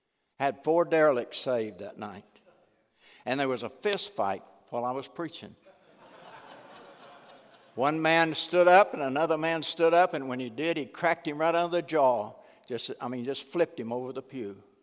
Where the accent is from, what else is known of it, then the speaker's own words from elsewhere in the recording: Bogota, Texas, United States; born there; also born or lived in Houston; I was born in East Texas, Bogota. Everybody wants to go there. You know, and it's a wonderful little town of about 800. And I was living in Houston then.